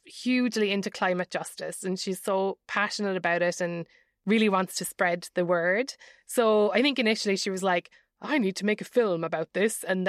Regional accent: Ireland; And I would say as an Irish person, I don't want to get into it.

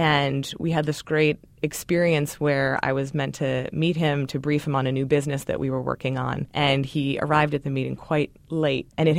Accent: Baltimore, Maryland, United States; So, I grew up in Baltimore, Maryland. My father was an entrepreneur and started multiple transportation and messenger businesses in D.C.

